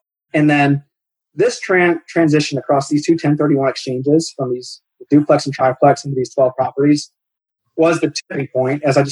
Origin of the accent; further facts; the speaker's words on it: Cleveland, Ohio, United States; And I kind of know the area because I grew up in Cleveland, or just east of Cleveland.